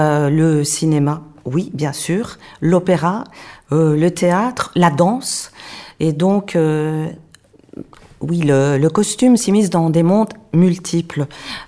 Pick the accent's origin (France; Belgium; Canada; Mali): Belgium; il n'existait pas en Belgique, parce que je suis belge